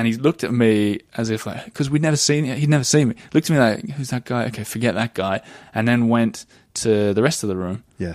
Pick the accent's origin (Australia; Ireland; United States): Australia; now in Paris, France; I was like, oh, I'm Australian.